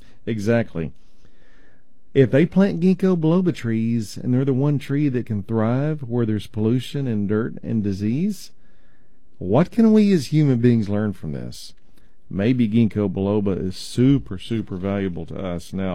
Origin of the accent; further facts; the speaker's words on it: Texas, United States; accent: East Texas; I say tinnitus. Maybe that's just my East Texas accent.